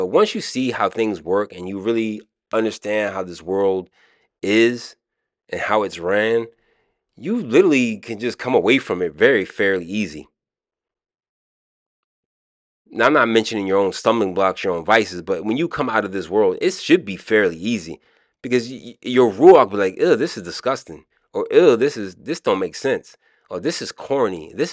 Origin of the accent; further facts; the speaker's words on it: Maryland, United States; accent: Maryland; I'm showing my Maryland accent.